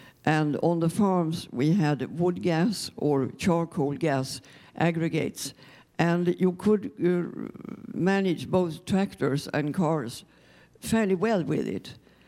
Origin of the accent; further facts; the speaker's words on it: Sweden; I grew up in Sweden during the Second World War